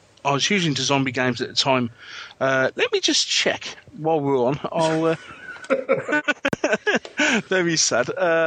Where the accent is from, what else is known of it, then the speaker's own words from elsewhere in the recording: Birmingham, West Midlands, United Kingdom; accent: Midlands; I'm actually from Birmingham.